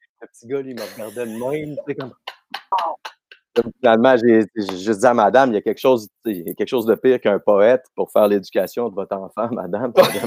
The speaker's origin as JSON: {"language": "French", "region": "Quebec", "country": "Canada", "tie": "born or raised there", "said": "c'est à Stoke, en Estrie, un petit village vraiment pas loin de mon village natal."}